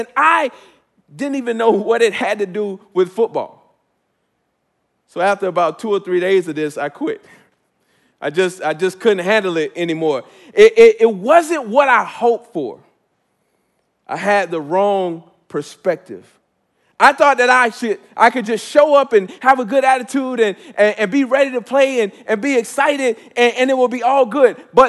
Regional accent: Miami, Florida, United States; I lived down the street or about a block and a half from Richmond Park, where I grew up in Miami, Florida

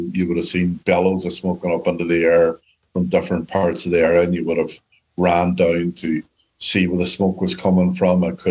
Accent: Derry, Northern Ireland, United Kingdom; Okay, well, I'm from Northern Ireland, and I live in a city called Derry, which is the fourth largest city in Ireland, and it's certainly the second largest city in Northern Ireland. And I've lived here all my life. I'm 61 years of age now. I was born in 1961.

